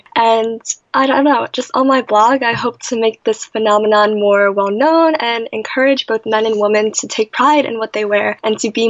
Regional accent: United States; And although I am American, I really enjoy Korean culture, and it's still a really important part of my life.

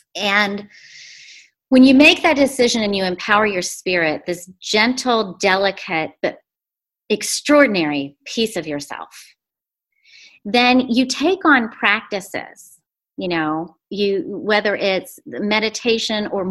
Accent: Midwest, United States; You know, I grew up in the Midwest. We have a hard work ethic. I have Irish blood flowing through my veins.

